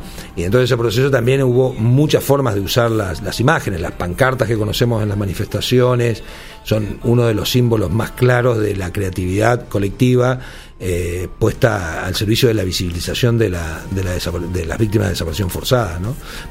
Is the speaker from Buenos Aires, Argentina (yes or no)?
no; Entre Ríos, Argentina; que es la provincia de Entre Ríos, en Argentina, de donde yo soy originario.